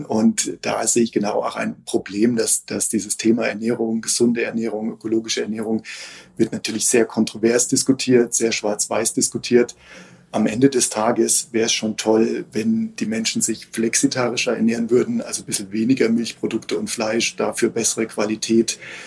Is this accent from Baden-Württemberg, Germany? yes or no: yes; Heidelberg, Baden-Württemberg, Germany; ich komme ja eigentlich aus Heidelberg, wo wir uns einbilden, dass wir schon fast aus dem mediterranen Süden kommen.